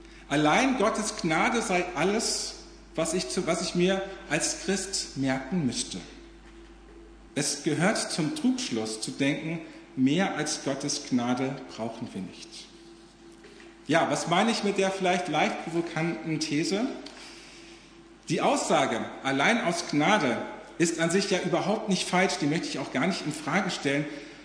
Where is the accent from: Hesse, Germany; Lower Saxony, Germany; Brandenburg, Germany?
Hesse, Germany; Marburg; now in Langen, Germany; Ich komme gebürtig aus Marburg.